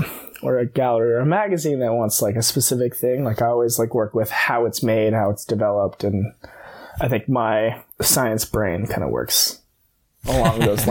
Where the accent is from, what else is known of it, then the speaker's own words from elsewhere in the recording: California, United States; And I'm from California. So I like moved back and like gave LA a shot for a little bit.